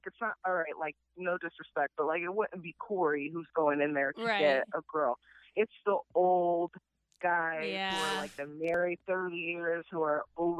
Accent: New Jersey, United States; now in Texas, United States; So I'm from Jersey, but I live in Texas now.

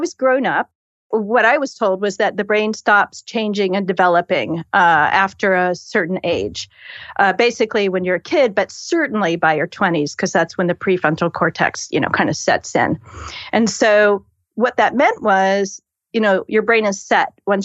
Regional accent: Indiana, United States; Oh, I grew up in Indiana

